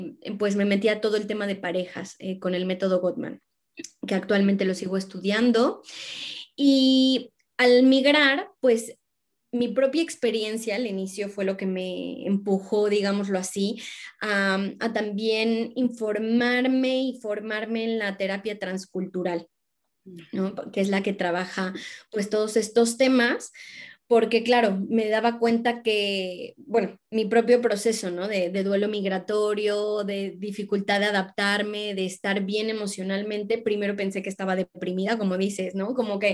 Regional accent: Mexico; now in Sevilla, Spain; yo soy de México, soy inmigrante en España, estoy en Sevilla, en el sur, en donde hace mucho calor en verano

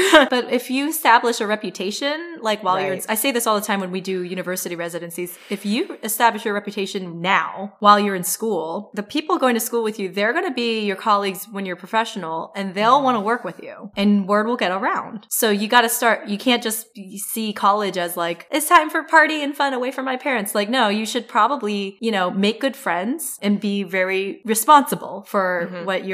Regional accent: Indiana, United States; also born or lived in Pennsylvania / China / New York / Maryland; now in Washington, United States; I was born in Pennsylvania, moved to Indiana, moved to China for a couple of years, mm-hmm. and then moved back to Indiana, and then went to New York for my school, then Maryland, mm-hmm. now I'm in DC.

